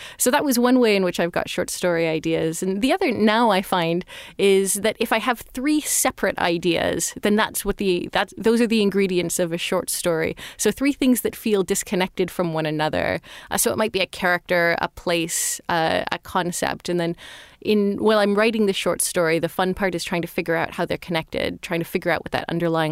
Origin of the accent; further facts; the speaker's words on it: Toronto, Ontario, Canada; I'm from Toronto originally